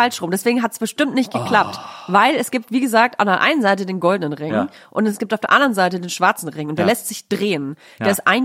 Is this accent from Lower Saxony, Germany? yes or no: no; Nuremberg, Bavaria, Germany; Auf jeden Fall war meine Kindheit in Nürnberg recht nett. Also ich finde Nürnberg eine schöne Stadt, um aufzuwachsen.